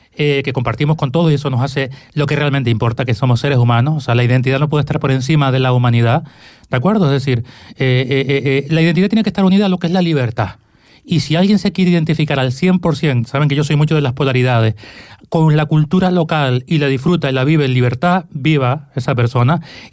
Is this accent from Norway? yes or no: yes; Norway; Yo soy de Noruega y quiero hablar de identidad canaria.